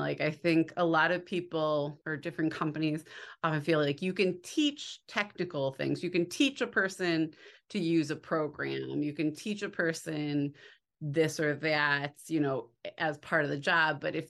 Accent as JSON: {"language": "English", "region": "Midwest", "country": "United States", "tie": "born or raised there", "said": "When growing up in the Midwest, there aren't at your fingertips all so many jobs in the arts that you're aware of."}